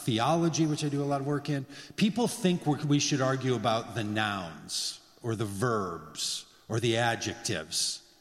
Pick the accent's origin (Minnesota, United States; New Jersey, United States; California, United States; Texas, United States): Minnesota, United States; Minneapolis; I mean, I am from Minnesota, after all. I know Lutherans, and I know Free Chu